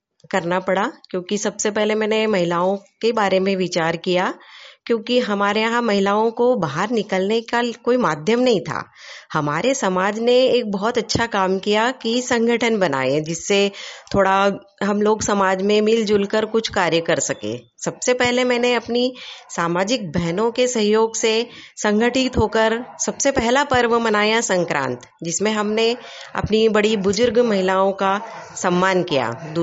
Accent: Athner, Madhya Pradesh, India; मैं आठनेर से हूँ, विकास नगर।

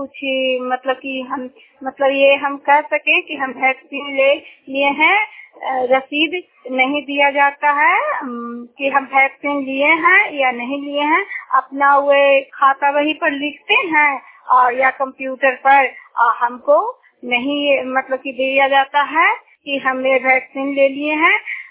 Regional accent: Bihar, India; मैं नालंदा जिला की निवासी हूँ, दामोदरपुर वाला पंचायत की हूँ।

